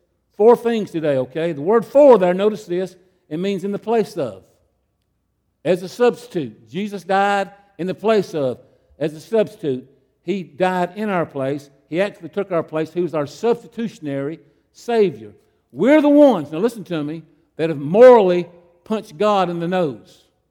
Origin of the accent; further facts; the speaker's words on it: United States; Now, I'm from Clay County. You probably know that probably means I'm from the country.